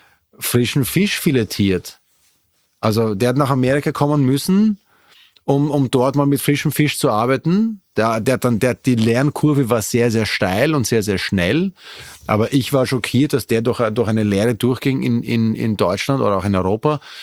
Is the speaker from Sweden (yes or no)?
no; Vienna, Austria; ich bin aus Wien